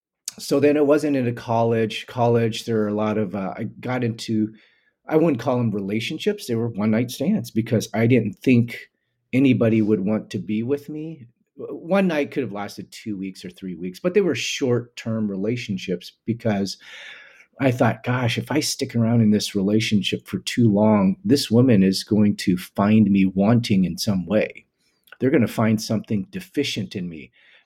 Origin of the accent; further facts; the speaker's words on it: United States; but also my own fears of growing up in America, like, well, what is this all going to be? Because I'm the first one from three generations down to go through the American school system.